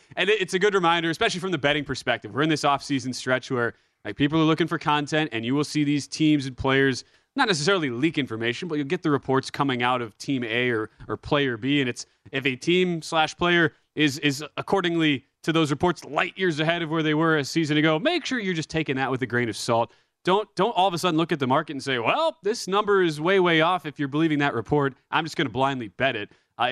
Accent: East Coast, United States; from the East Coast.

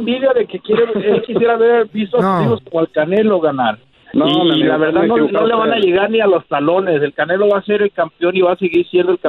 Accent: Guadalajara, Jalisco, Mexico; Mira, yo soy de Guadalajara.

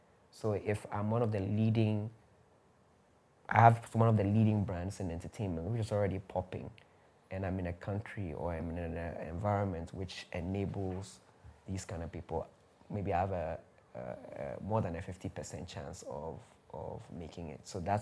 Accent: Australia; now in United States; I think I mentioned that I grew up in Australia and then in the US.

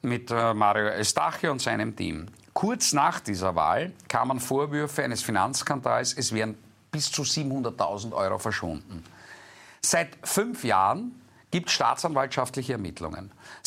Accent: Graz, Styria, Austria; weil ich bin ein Grazer.

